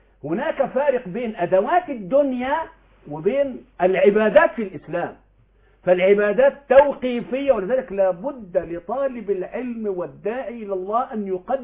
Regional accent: Mansoura, Dakahlia, Egypt; عندنا في المنصورة

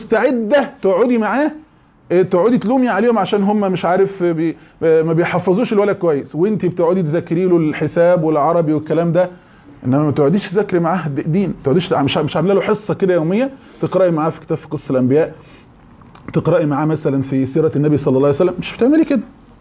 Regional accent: Egypt; انا بحكي لكم عن النظام الانجليزي اللي هو عندنا في مصر

